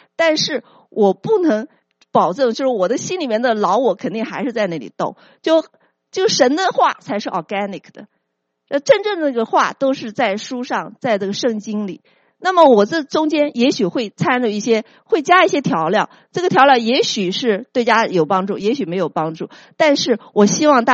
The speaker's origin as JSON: {"language": "Chinese", "town": "Nanjing", "region": "Jiangsu", "country": "China", "said": "我奶奶啊，我们家其实是南京的。"}